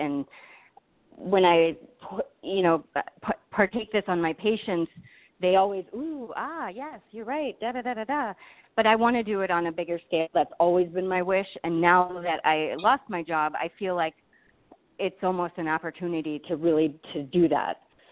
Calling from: Arizona, United States

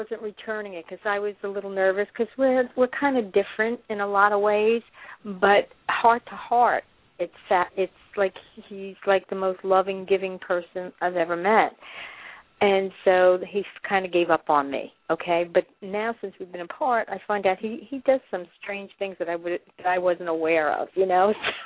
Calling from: Pennsylvania, United States; I'm from Pennsylvania.

